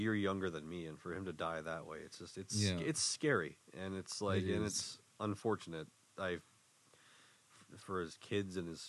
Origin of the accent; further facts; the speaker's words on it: Winnipeg, Manitoba, Canada; And we're from Winnipeg, you idiots.